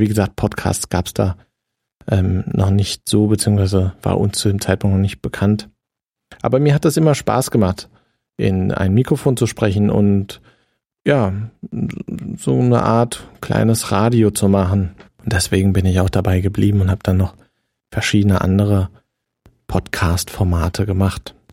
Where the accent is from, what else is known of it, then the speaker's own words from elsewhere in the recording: Frankfurt am Main, Hesse, Germany; also born or lived in Groß-Umstadt; now in Darmstadt, Germany; Geboren bin ich in Groß-Umstadt, habe meine Kindheit, Jugend und das frühe Erwachsenenalter in Frankfurt am Main verbracht und wohne mittlerweile aber in Darmstadt.